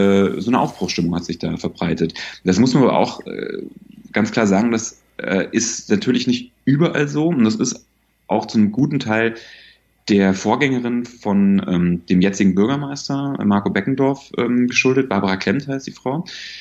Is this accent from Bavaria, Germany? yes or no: yes; Bavaria, Germany; In Bayern, wo ich herkomme